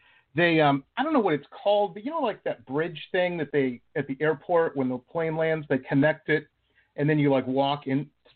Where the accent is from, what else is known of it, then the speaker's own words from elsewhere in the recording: Michigan, United States; I grew up in Michigan. So, you know, I grew up with the skies being gray 6 months out of the year.